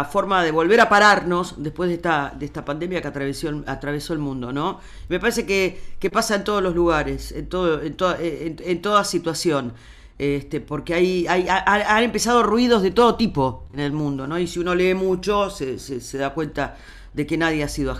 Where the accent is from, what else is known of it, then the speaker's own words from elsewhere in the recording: Argentina; Como argentinos que somos.